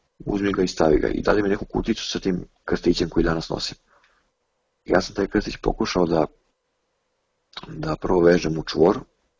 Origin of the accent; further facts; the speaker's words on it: Serbia; ja sam Srbin. Ponosno sam onako odgovorio